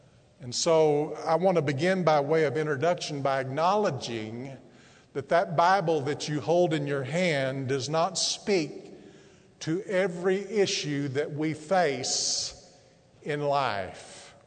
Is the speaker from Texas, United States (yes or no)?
yes; Brownwood, Texas, United States; when I was a student at South Elementary School in my hometown of Brownwood, Texas.